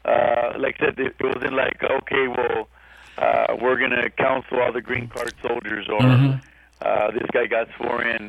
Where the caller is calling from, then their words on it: Tijuana, Baja California, Mexico; I'm calling you from Baja, California.